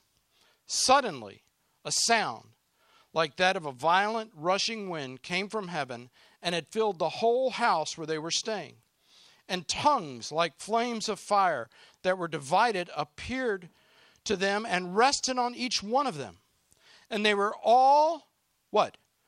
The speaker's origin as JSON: {"language": "English", "region": "the South", "country": "United States", "said": "That's right, I can say that I'm from the South."}